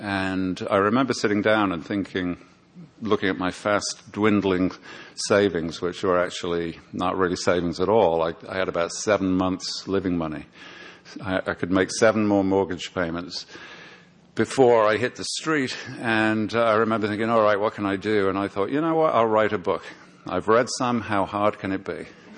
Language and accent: English; Birmingham, West Midlands, United Kingdom; I grew up in Birmingham, England